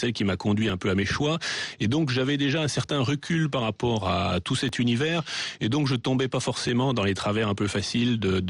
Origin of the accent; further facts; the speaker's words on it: Larchmont, New York, United States; also born or lived in France; Et moi, je suis né en France, mais j'ai passé mon enfance à New York, dans une banlieue qui s'appelle Larchmont, qui est très agréable, où ma grand-mère a vécu pratiquement toute sa vie.